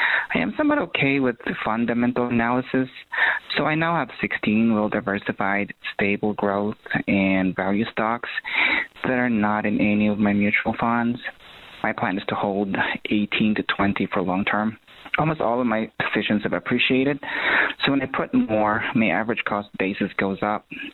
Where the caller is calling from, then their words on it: Ohio, United States; I'm calling from Ohio.